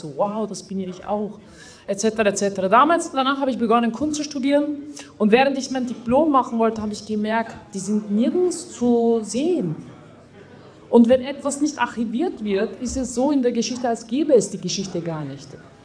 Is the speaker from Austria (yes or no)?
yes; Vienna, Austria; ich bin in Wien aufgewachsen.